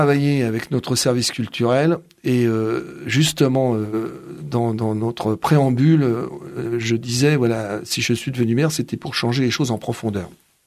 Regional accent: Saint-Gratien, Île-de-France, France; Je suis né à Sannois, mais je suis un enfant de Saint-Gratien, parce que mes parents habitaient rue de Sannois à Saint-Gratien. Donc j'ai fait mes écoles à Saint-Gratien, à part l'école maternelle que j'ai fait à Sannois

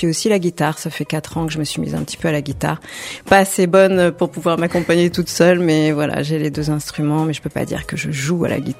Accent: Luzarches, Île-de-France, France; also born or lived in Pavillons-sous-Bois; Je suis née là-bas, mais sinon 95, Luzarches.

